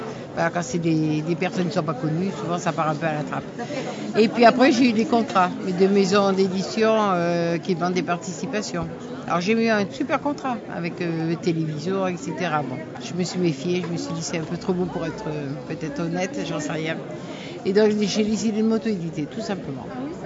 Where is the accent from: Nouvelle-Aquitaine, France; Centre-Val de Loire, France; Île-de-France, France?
Nouvelle-Aquitaine, France; Pau; donc je suis de Pau.